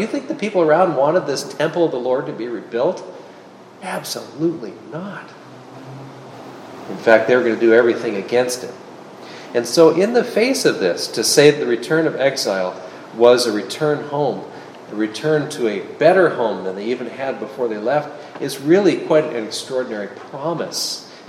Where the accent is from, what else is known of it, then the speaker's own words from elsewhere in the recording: Philadelphia, Pennsylvania, United States; now in New York, United States; Well, here we are in a city. I come from Philadelphia. This is New York and the area around it.